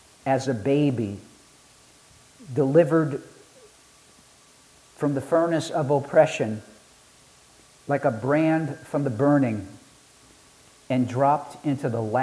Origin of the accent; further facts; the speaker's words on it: Coney Island, New York, United States; I grew up in Coney Island.